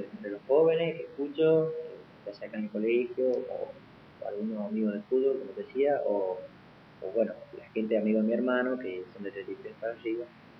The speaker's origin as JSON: {"language": "Spanish", "region": "San Juan", "country": "Argentina", "accent": "San Juan", "said": "es lo que es San Juanino y tenemos nuestro acento, pero prefiero yo ser así, llorón, y no ser un típico porteño imitador"}